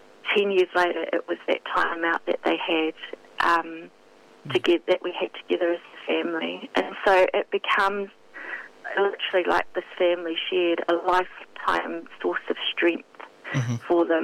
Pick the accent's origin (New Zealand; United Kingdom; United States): New Zealand; one of the biggest things that I really feel is it's just being a Kiwi.